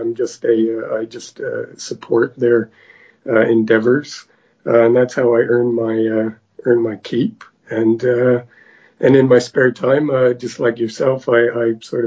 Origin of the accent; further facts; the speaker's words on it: London, Ontario, Canada; moved away as an adult; now in United Kingdom; I live in the UK, but I'm an expat Canadian, actually. I was born in London, Ontario, and I grew up over there, and I came over to England about, I think this is 23 years now.